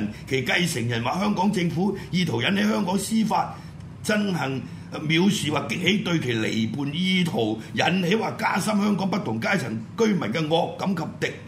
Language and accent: Cantonese; China; 即係我哋中國人講嘅諸心之論啊，係咪？